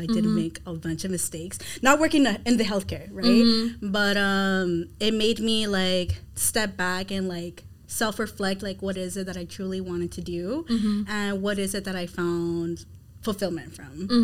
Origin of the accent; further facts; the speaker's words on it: Miami, Florida, United States; So I was raised and born in Miami, Florida, but my family, they're all from Honduras.